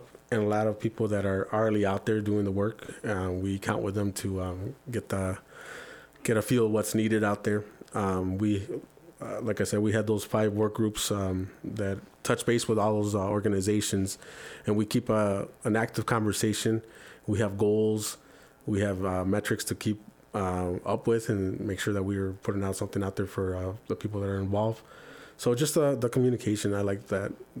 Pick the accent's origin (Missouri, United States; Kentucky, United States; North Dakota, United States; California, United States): California, United States; now in Grand Rapids, United States; my parents are immigrants, and we came from California where there was a little bit more of a outreach for Hispanic people. And when we moved here to Grand Rapids in 91, we were kind of on our own.